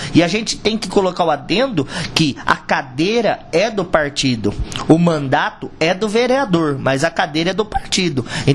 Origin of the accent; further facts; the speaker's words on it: Tupã, São Paulo, Brazil; porque eu sou da cidade de Tupã.